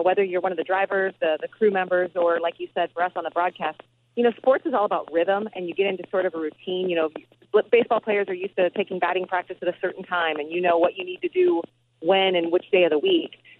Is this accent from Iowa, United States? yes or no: yes; Quad Cities, Iowa, United States; For me growing up, I grew up in the Quad Cities on the other side of the river in Iowa.